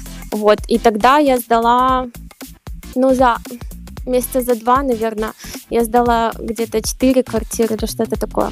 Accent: Dnipro, Dnipropetrovsk Oblast, Ukraine; Так, я родилась в Днепре. Здесь я выросла.

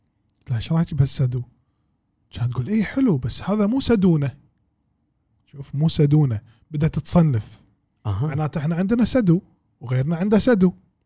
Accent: Kuwait; ومع عندنا بالكويت

